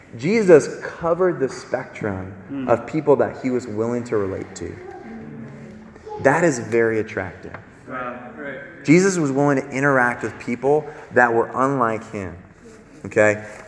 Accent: Newark, New Jersey, United States; I ain't never going to be fake. I'm from Newark.

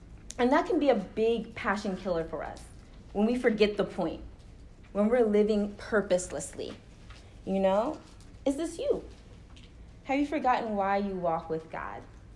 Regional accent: Baltimore, Maryland, United States; moved away as an adult; I came to New York from Baltimore, Maryland. That's where I was born and raised.

